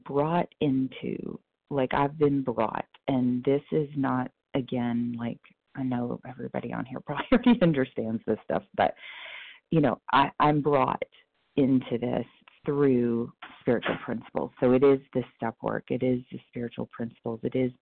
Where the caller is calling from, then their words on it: Kentucky, United States; I am calling in from Kentucky.